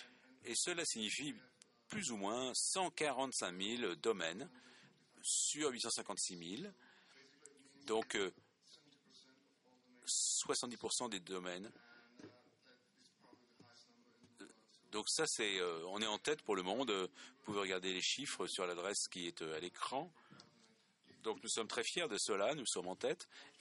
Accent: Czechia; je suis de la République tchèque.

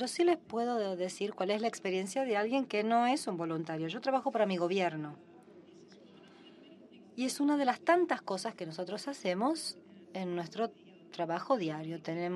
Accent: Argentina; yo vengo de la Argentina y soy representante de Argentina ante el GAC

